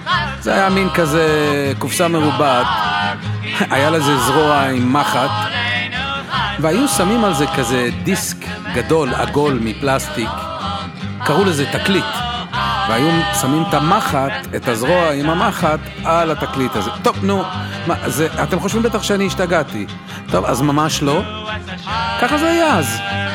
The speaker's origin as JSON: {"language": "Hebrew", "town": "Jerusalem", "region": "Jerusalem District", "country": "Israel", "tie": "born or raised there", "said": "כשהייתי ילד בירושלים, העיר שבה נולדתי וגדלתי, והעיר שבעזרת השם אחזור אליה בקרוב."}